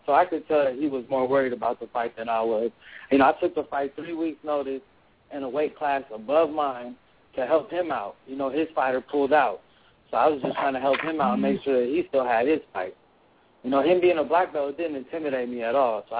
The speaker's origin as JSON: {"language": "English", "town": "Concord", "region": "California", "country": "United States", "said": "I'm from Barrie, Concord, California."}